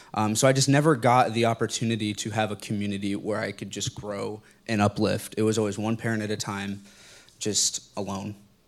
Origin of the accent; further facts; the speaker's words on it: Arizona, United States; born there; I was born in Arizona.